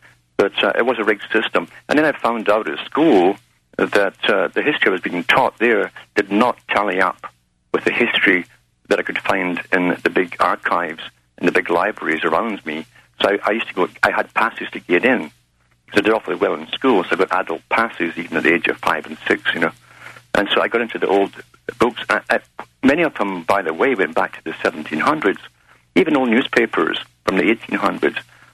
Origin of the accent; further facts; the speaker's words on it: United Kingdom; But I got into it very early on because growing up in Britain during the time I grew up, I could sense there were massive changes.